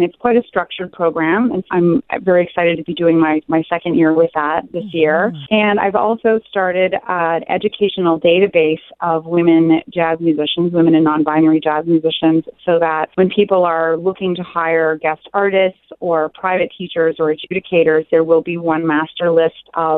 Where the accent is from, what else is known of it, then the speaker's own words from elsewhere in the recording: Sarnia, Ontario, Canada; I grew up in Sarnia, Ontario in Canada.